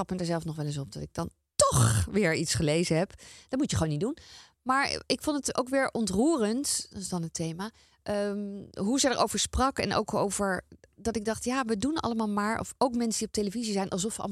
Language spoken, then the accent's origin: Dutch; 's-Hertogenbosch, North Brabant, Netherlands; ik ben wel echt een Bosse. Omdat ik daar opgegroeid ben.